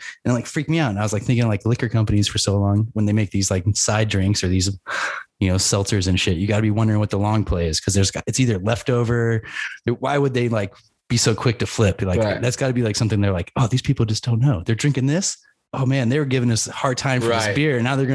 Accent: Santa Rosa, California, United States; And it's up in my hometown up in Healdsburg. Now, I'm actually from Santa Rosa, but Healdsburg is like a town, two towns north, I guess you could say.

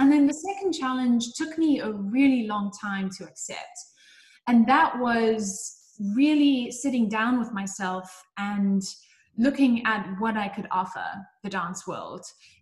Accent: South Africa; all of the companies I've worked for, I've been the first South African

